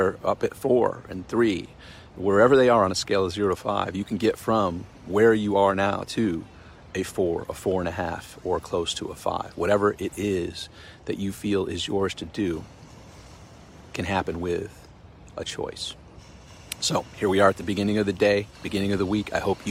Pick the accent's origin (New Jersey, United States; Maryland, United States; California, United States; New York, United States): New York, United States; Rochester; because I'm from Rochester, New York, and I know that feeling when you open the door and there's that snow